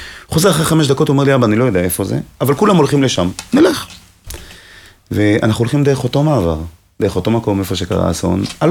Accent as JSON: {"language": "Hebrew", "town": "Jerusalem", "region": "Jerusalem District", "country": "Israel", "tie": "born or raised there", "said": "בתור ילד ירושלמי שגדל והיה בכל המועד בכותל"}